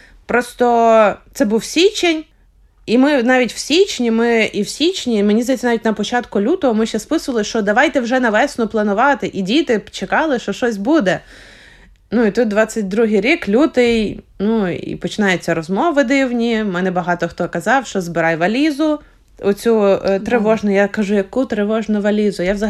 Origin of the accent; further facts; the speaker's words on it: Lutsk, Volyn Oblast, Ukraine; Я з Луцька, я в Луцьку була.